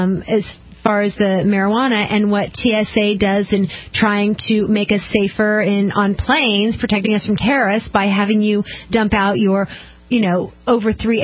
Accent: West Coast, United States; When I was growing up on the West Coast

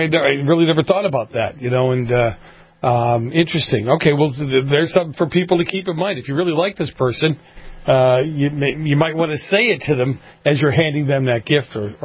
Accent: Boston, Massachusetts, United States; I miss those. I'm from Boston. I very much miss snow around

